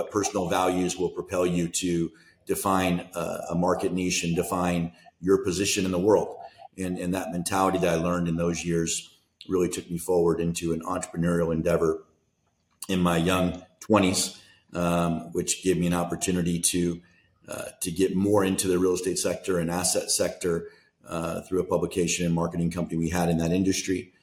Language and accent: English; Washington, United States; I grew up in the Pacific Northwest in a very small town, about 2 hours outside of Seattle, Washington